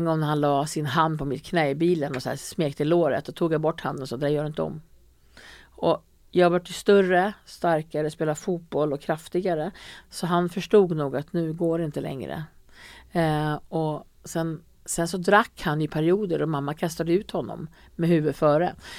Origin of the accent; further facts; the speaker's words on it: Färila, Gävleborg County, Sweden; also born or lived in Stockholm; jag är född i Stockholm, men jag växte upp i en liten by som heter Färila. Min mamma och pappa skilde sig när jag var 9 år, så då flyttade vi dit.